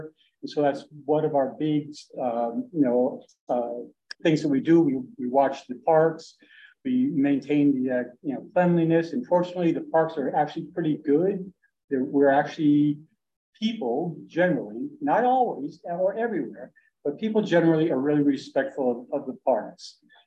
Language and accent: English; Ellington, Connecticut, United States; now in Bolton, United States; I'm actually from Ellington, so I haven't gone too far from home.